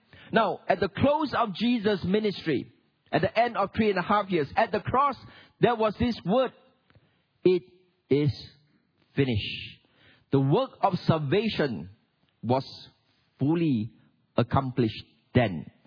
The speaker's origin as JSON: {"language": "English", "country": "Singapore", "said": "Now, I come from Singapore. That is about the size of Singapore."}